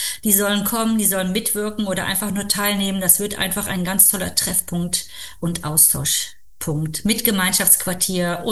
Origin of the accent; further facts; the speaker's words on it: Cologne, North Rhine-Westphalia, Germany; ich muss als Kölnerin sagen